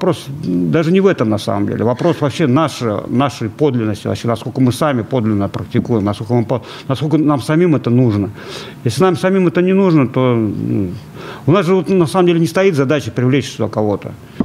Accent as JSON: {"language": "Russian", "region": "Moscow", "country": "Russia", "said": "потому что я сам из Москвы."}